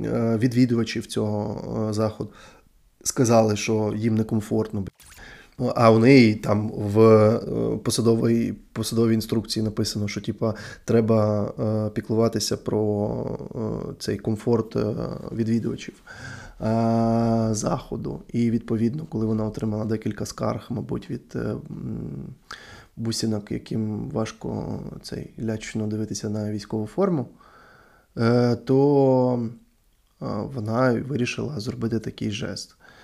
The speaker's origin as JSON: {"language": "Ukrainian", "town": "Donetsk", "region": "Donetsk Oblast", "country": "Ukraine", "said": "Коротше, я сам з Донецьку. І в 14-му році, десь з квітня місяця, по моєму місту, по центру мого міста, почали ходити люди в військовій формі."}